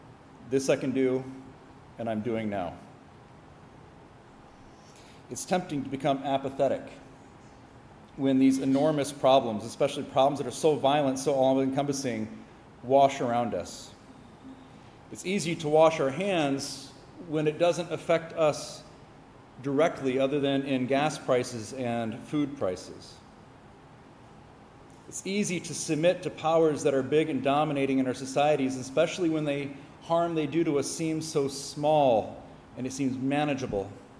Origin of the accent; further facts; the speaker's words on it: United States; now in Oman; I'm trying to explain the reality to which I find myself living as an American and as a Christian in Oman.